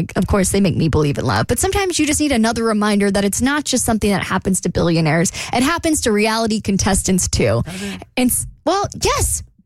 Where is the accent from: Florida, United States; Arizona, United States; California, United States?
Florida, United States; Jacksonville; He's actually from my hometown, Jacksonville.